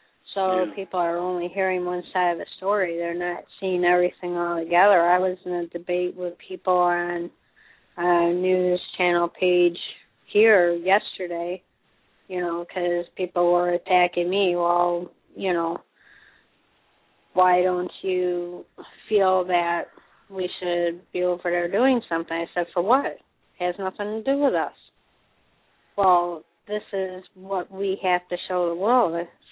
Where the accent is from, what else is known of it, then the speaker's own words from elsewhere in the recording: United States; And I told them I am American, but I do not follow him, period.